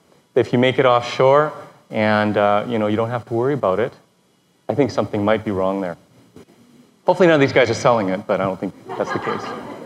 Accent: Canada; I'm a Canadian tax expert

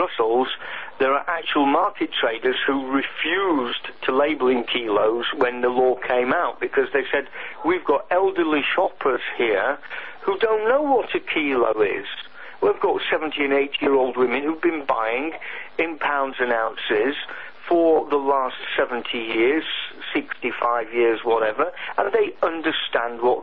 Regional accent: Croydon, London, United Kingdom; And there are people on our market stalls here in my hometown of Croydon in South London

